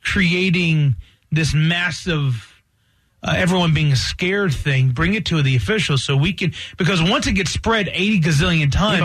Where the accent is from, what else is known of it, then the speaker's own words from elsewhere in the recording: the South, United States; growing up in the South, I had my hands on, like, rifles at a pretty young age because you would use that for hunting